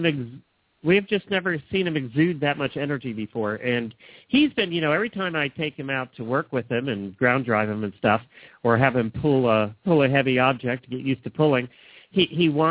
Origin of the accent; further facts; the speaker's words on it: Ocala, Florida, United States; It's Tuesday, everybody, and … from Ocala, Florida.